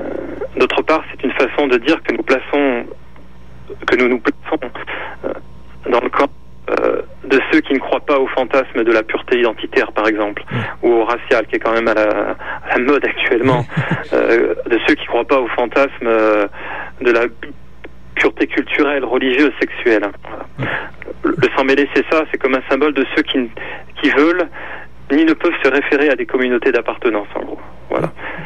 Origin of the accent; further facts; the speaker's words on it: Lyon, Auvergne-Rhône-Alpes, France; Alors oui, on est originaire de Lyon, enfin, en tout cas on s'est rencontrés à Lyon